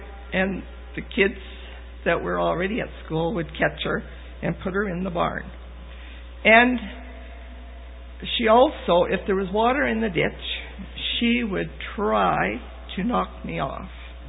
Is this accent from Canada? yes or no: yes; Legal, Alberta, Canada; We lived on a farm at Legale, which was a Catholic and a French-speaking community. And we didn't fit in there because we were Protestant and we couldn't speak French.